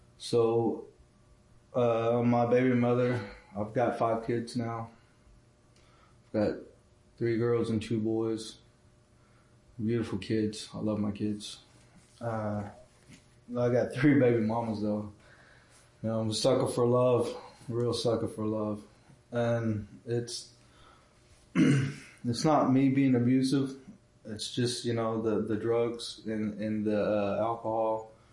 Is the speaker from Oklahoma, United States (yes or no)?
yes; Seminole, Oklahoma, United States; also born or lived in Shawnee; and I'm from Seminole, Oklahoma. Wasn't really born on the res, but I grew up off the res in Seminole.